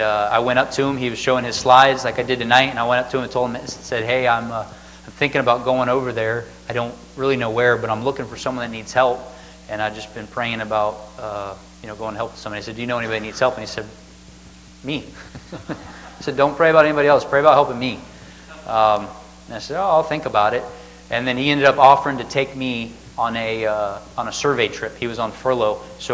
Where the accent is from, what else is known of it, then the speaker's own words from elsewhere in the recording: Pensacola, Florida, United States; born there; I was born down south, which makes it easier to get the gospel. I was born in Pensacola, Florida.